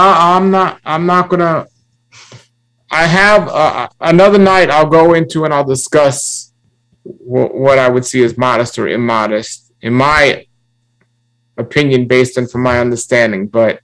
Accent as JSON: {"language": "English", "town": "New York City", "region": "New York", "country": "United States", "tie": "born or raised there", "said": "I grew up in New York City and I've traveled the world"}